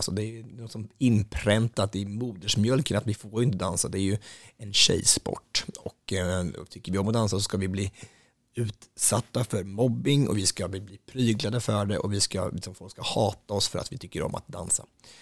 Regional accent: Östansjö, Örebro County, Sweden; Att vi sitter hemma i våran gillestuga hemma i Östansjö och ska ha vänner från Göteborg på besök.

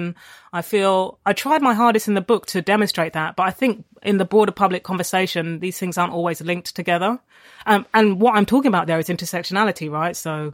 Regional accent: London, United Kingdom; And we were both two kids with single mums, you know, growing up in South London.

